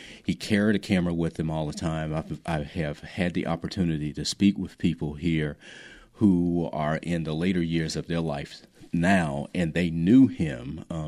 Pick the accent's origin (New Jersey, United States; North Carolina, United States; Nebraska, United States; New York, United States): North Carolina, United States; Asheville; moved away as an adult; I was born and raised here in Asheville as well, but I left in 1985 and then decided to work on my PhD at Chapel Hill.